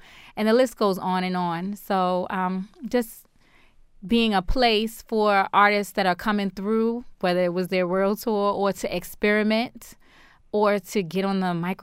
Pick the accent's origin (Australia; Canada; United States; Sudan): United States; Baltimore, Maryland; They're like, where are you from? Baltimore. They're like, what's that?